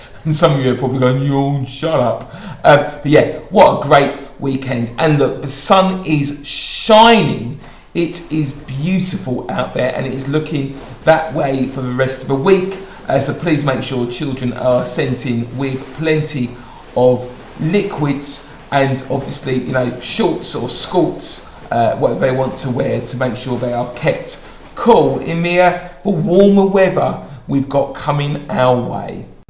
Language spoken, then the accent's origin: English; Bromley, London, United Kingdom; I was brought up around the Beckenham Bromley area